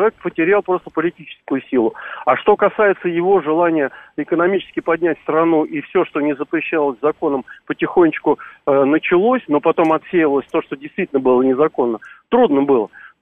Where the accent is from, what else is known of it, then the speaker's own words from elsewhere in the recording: Moscow, Russia; я из Москвы